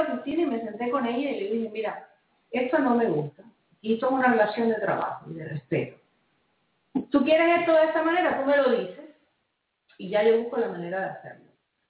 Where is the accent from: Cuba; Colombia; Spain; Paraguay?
Cuba; moved away; also born or lived in France; me fui de Cuba hace muchos años, y yo vivía en Europa